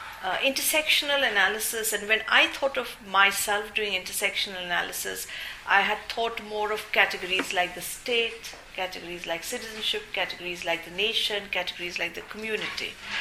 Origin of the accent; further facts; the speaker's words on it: India; And I myself in India would never define myself as an Asian Indian. I'm simply Indian